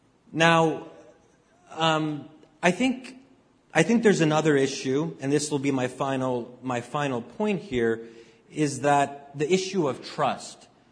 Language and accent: English; United States; Now, so I think from an American perspective, and speaking as an American